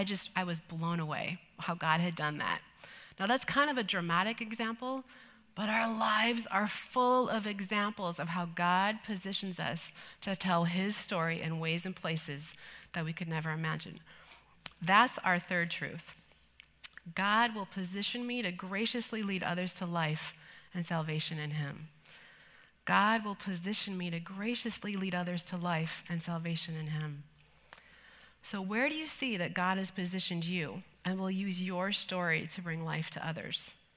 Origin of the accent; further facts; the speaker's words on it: Minnesota, United States; Well, I'm just a girl from small town Minnesota.